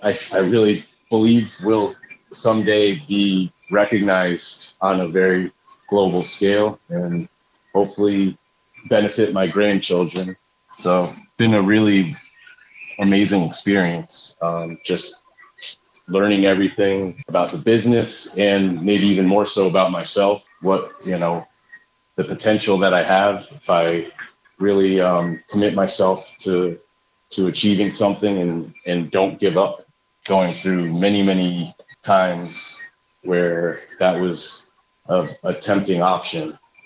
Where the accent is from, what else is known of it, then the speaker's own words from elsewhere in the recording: East Coast, United States; And being that I'm from the East Coast, you know, that was all about New York hip hop.